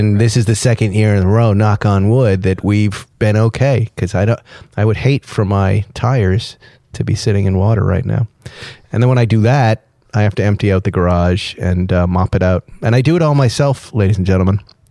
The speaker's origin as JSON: {"language": "English", "region": "East Coast", "country": "United States", "tie": "born or raised there", "lives_now": "California, United States", "said": "I grew up on the East Coast. I don't remember one rainstorm that made everything leak."}